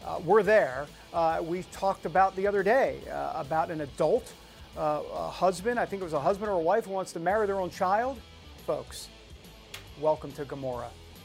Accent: New York, United States; So I've known him over 10 years. We're both from New York.

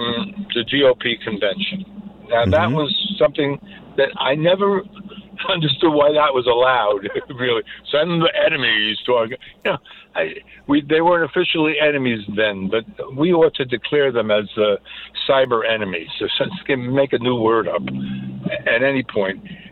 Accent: New Jersey, United States; I come from Jersey, and we know him.

